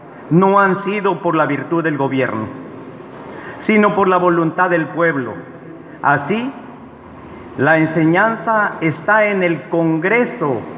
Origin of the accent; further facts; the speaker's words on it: Tetelilla, Veracruz, Mexico; born there; Soy nacido en Tetelilla, allí vi la primera luz. Vecino de Veracruz, cocido en la misma arcilla. Hablo náhuatl y castilla, de mi vida soy piloto. De San Andrés soy devoto